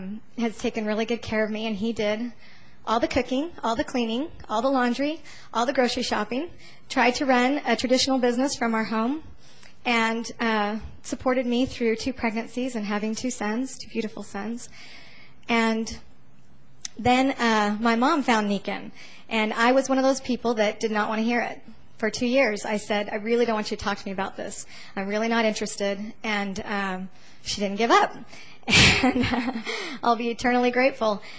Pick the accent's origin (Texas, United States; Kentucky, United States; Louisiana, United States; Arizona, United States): Texas, United States; Katy